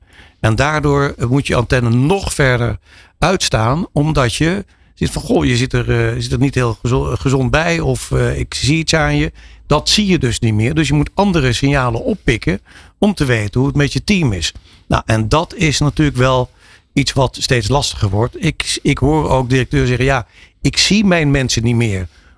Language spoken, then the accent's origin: Dutch; Limburg, Netherlands; En ik mag dat zeggen als Limburger.